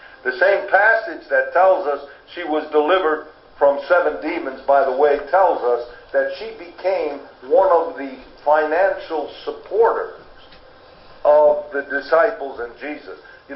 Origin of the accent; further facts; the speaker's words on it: Waterbury, Connecticut, United States; born there; I was born in Waterbury, Connecticut.